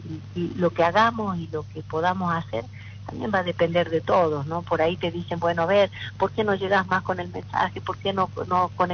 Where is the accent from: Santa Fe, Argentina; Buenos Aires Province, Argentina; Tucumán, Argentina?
Tucumán, Argentina; Alberdi; born there; cuando vamos a visitar mi pueblo natal, Alberdi